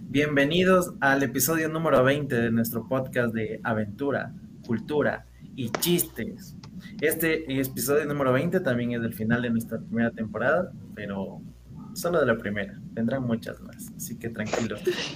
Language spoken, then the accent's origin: Spanish; Quito, Pichincha, Ecuador; ya que todos somos quiteños